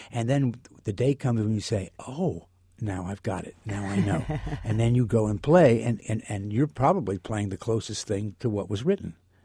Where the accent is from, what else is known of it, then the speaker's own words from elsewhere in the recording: New Jersey, United States; I grew up in New Jersey, and my brother and I, when we were 10, 11, 12, we listened to only country and Western music